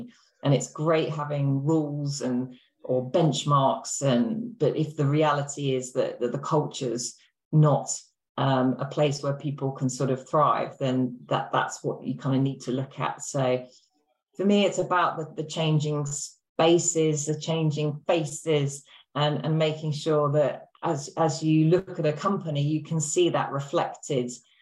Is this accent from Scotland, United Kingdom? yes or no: no; Brighton, South East England, United Kingdom; I grew up in Brighton, so by the sea.